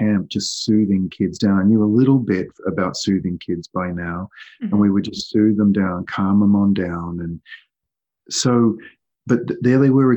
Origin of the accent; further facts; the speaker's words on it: Australia; I'm Australian.